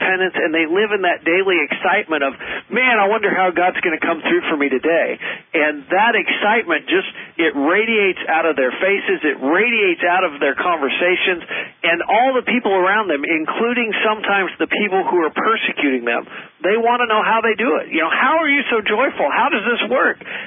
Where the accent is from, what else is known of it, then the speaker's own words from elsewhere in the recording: United States; And, you know, as an American, that just freaked me out.